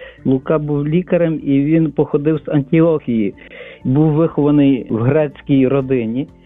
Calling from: Lviv, Lviv Oblast, Ukraine; Слава Богу. … я зі Львова.

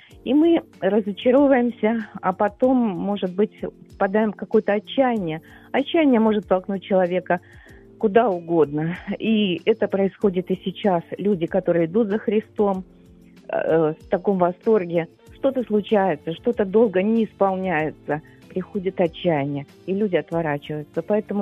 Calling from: Kharkiv, Kharkiv Oblast, Ukraine; Добрий день … я з Харкова дзвоню.

